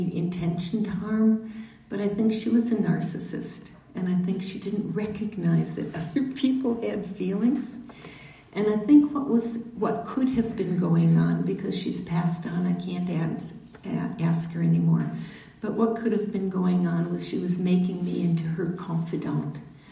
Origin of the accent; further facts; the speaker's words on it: Midwest, United States; But there was me and my brother were growing up in the Midwest, and my mom and dad had a restaurant